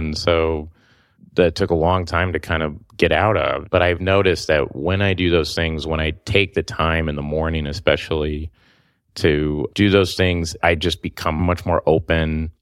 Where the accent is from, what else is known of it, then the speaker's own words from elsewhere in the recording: Oklahoma, United States; I'm from Oklahoma, you know, so it's like, I'm going to go in a room and sit and close my eyes.